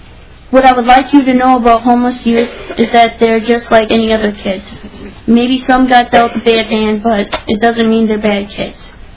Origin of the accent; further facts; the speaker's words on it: St. Paul, Minnesota, United States; I was born and raised in St. Paul.